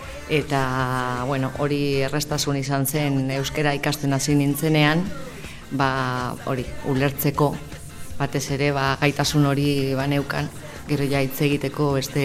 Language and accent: Basque; Tolosa, Basque Country, Spain; Basque is a second language; now in Hondarribia, Spain; Bai, jatorriz Tolosakoa naiz.